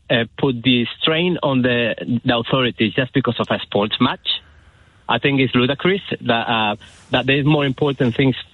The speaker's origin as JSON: {"language": "English", "town": "Valencia", "region": "Valencian Community", "country": "Spain", "said": "I'm from Valencia, Spain. Careful how you pronounce Valencia, please."}